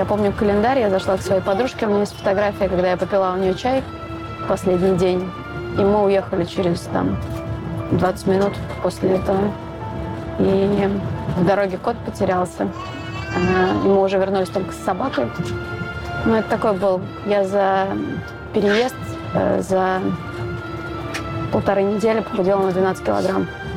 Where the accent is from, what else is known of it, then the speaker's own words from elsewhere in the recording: Estonia; now in Russia; Мы едем к родителям, едем в город, в который я приехала из Эстонии. И это начало пути в Россию.